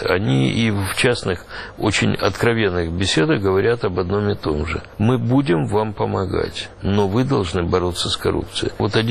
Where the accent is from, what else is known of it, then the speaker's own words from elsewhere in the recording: Ukraine; Мы, украинцы, бросились, так же, как белорусы